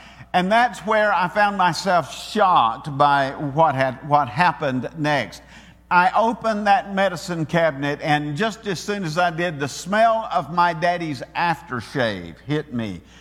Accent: Georgia, United States; A few years ago, I sold the farm where I grew up in Georgia.

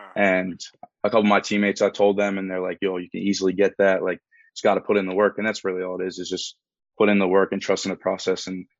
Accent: Reading, Pennsylvania, United States; I'm from Reading. Reading. Yeah.

